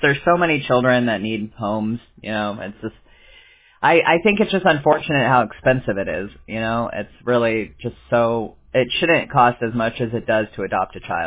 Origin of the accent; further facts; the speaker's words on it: California, United States; born there; You know, I was born in California, and we started learning computers when I was like in third grade.